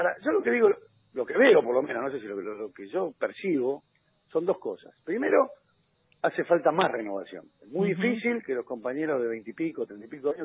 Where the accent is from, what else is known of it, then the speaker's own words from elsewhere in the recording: Argentina; somos argentinos, somos especialistas en dividirnos.